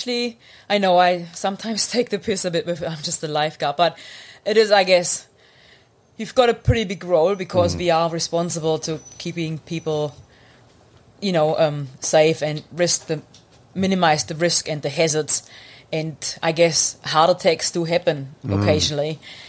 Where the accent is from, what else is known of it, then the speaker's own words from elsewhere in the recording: Germany; English is a second language; I grew up in Germany